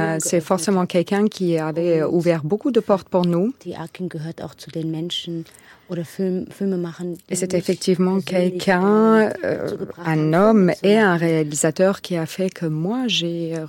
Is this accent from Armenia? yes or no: yes; Armenia; Moi, je viens d'Arménie, mais je suis kurde et jéside.